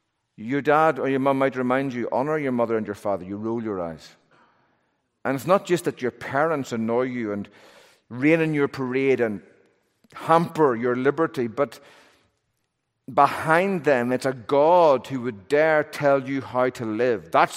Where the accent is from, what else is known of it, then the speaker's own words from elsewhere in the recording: Belfast, Northern Ireland, United Kingdom; a real taste of my childhood growing up in Belfast.